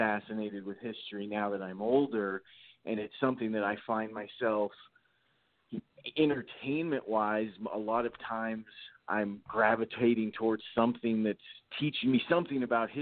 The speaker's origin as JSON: {"language": "English", "town": "Las Vegas", "region": "Nevada", "country": "United States", "tie": "born or raised there", "said": "And mind you, I grew up in Las Vegas. It gets up to 120 degrees sometimes in the summer here."}